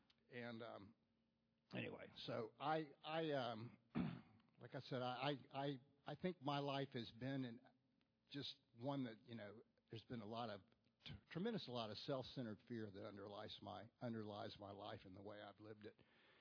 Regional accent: Tampa, Florida, United States; But anyway, I was born in Tampa, rare Tampa native.

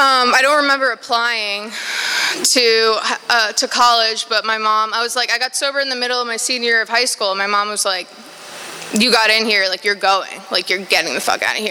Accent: New York, United States; I grew up in New York.

